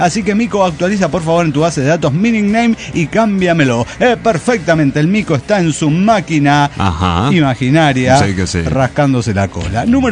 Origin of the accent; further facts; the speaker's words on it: Guanajuato, Mexico; Pero, digo de Guanajuato, perdón. Me quedé con Querétaro.